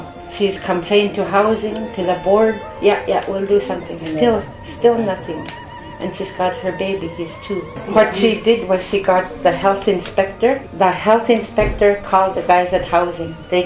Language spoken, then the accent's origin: English; Kugluktuk, Nunavut, Canada; I'm from Kogloktok, Nunavut. There's what, maybe 1,500 people live there, I think. It's a small, small community. Most Western community in Nunavut.